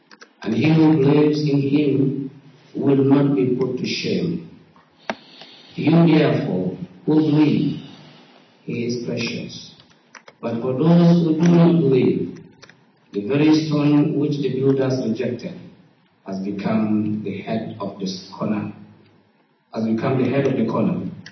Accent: Nigeria; I am from Nigeria, from one of the small tiny village, very small, maybe with a population of about 1,000, 2,000, something like that.

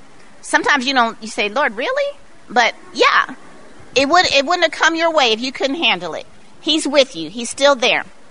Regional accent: Long Beach, California, United States; Now, I grew up in Long Beach, and it was a rough neighborhood. I went to Long Beach Poly

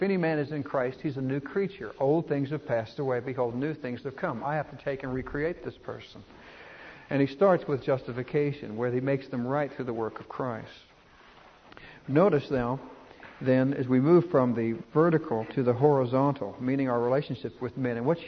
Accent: Texas, United States; It's very similar to cattlemen, and I'm from Texas.

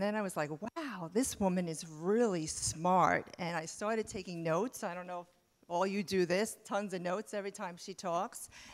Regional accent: Miami, Florida, United States; As she said … from Miami, Florida, and I do health and wellness consulting for corporations.

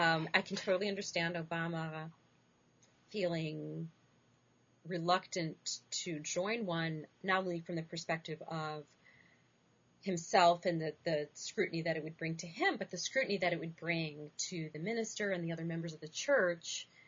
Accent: New York, United States; I grew up in New York.

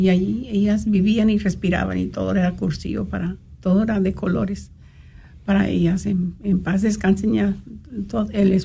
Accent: San Antonio, Texas, United States; yo soy de San Antonio, Texas

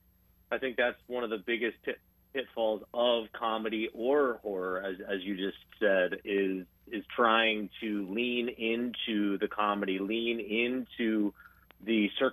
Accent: New Hampshire, United States; I grew up in New Hampshire, so just south of you guys.

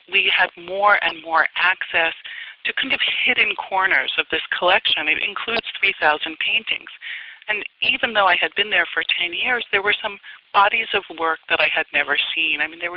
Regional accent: New York City, New York, United States; and I grew up in New York City, and the art that was around me that really appealed was minimal art and color field painting.

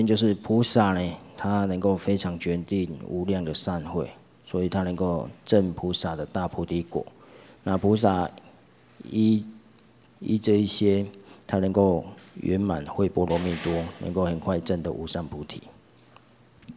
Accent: southern Taiwan, Taiwan; 我们南部人沙文

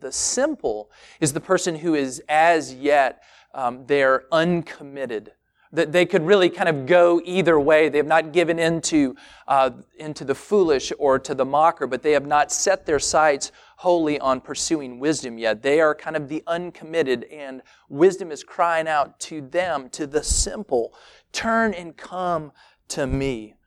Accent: Tennessee, United States; I grew up in Tennessee, and there was some kind of rule where you could, at certain times of the year, you could buy fireworks, but you couldn't fire them off

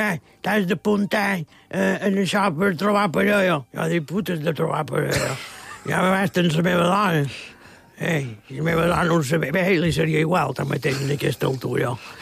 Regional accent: Balearic Islands, Spain; Com a bon mallorquí, quasi no surti de Mallorca

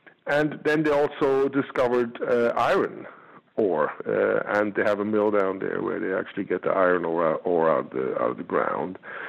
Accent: Switzerland; I'm from Switzerland.

